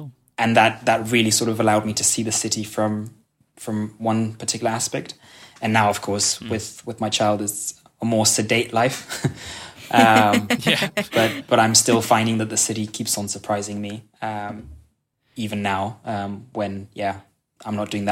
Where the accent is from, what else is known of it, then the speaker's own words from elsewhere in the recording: Kenya; moved away as an adult; also born or lived in Copenhagen; now in Sønderborg, Denmark; my dad is from Kenya. So I grew up in Kenya, where I went to international school, hence the accent. I spent a lot of summers during my childhood and in my teen years in Copenhagen before moving to Denmark permanently, aged 18.